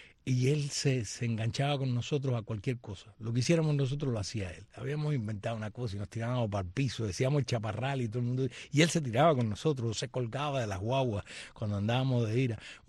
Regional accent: Cuba; soy una cubana para el bien y no para el mal, y fervorosísimamente contrarrevolucionaria.

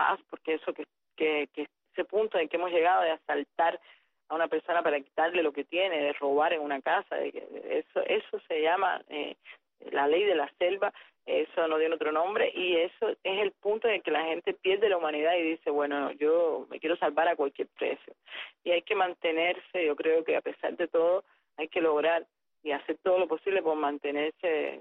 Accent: Cuba; somos los cubanos en esta ola de salida.

